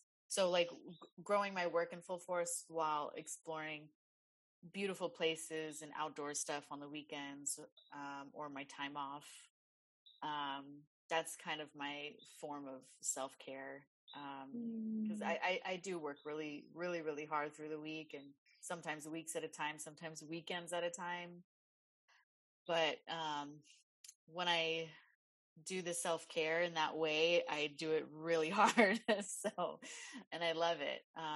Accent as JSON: {"language": "English", "town": "San Diego", "region": "California", "country": "United States", "tie": "born or raised there", "said": "as much as I love my hometown in San Diego, as much as I love my family and friends here"}